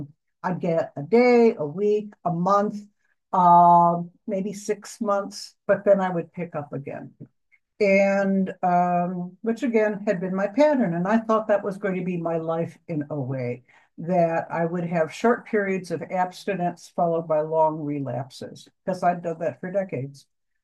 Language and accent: English; New Jersey, United States; I'm from South Jersey.